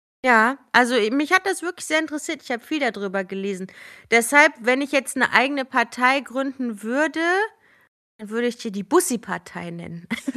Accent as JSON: {"language": "German", "town": "Düsseldorf", "region": "North Rhine-Westphalia", "country": "Germany", "tie": "born or raised there", "said": "Dann sagen wir Düsseldorf, weil das ja nun mal meine Heimatstadt ist."}